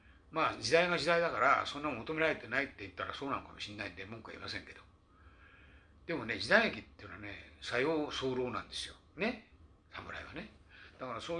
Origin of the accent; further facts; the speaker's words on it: Tokyo, Japan; 江戸っ子の俺が関西弁喋ったら変だよって言われて、